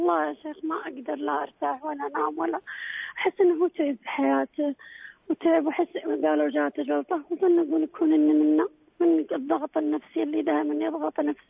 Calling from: Taif, Makkah Province, Saudi Arabia; يا شيخ أنا من الطائف السعودية أكلمك

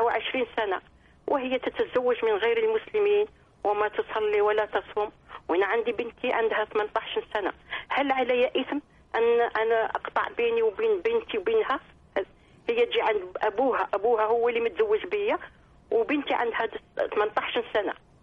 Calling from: France; احنا من فرنسا نحبك دايما نتابعك

